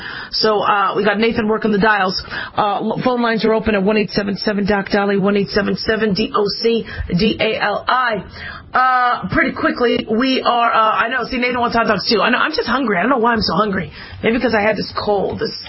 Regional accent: Phoenix, Arizona, United States; I'm from Phoenix, Arizona. I don't care whose groin is hurt.

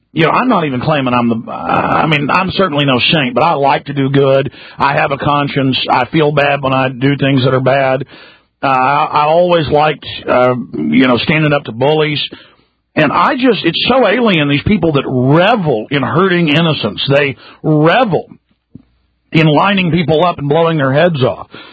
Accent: Dallas, Texas, United States; I mean, growing up, it was a lot of rough stuff went on where I grew up in Dallas.

